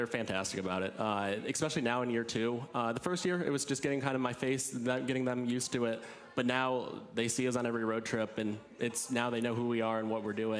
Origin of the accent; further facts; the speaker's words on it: Ann Arbor, Michigan, United States; Yeah, so this probably won't be well-reserved here, but from Ann Arbor.